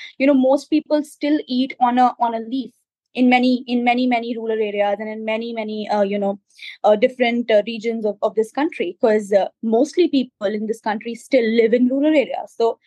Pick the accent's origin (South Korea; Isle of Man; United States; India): India; So I think that is the true representation of us as an Indian, is that we could be looking as simple as it could get and we could still have the most brilliant mind in the world.